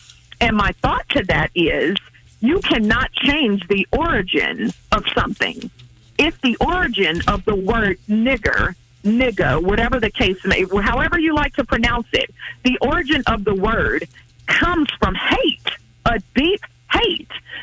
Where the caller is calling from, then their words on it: Kansas City, United States; I am calling from Kansas City.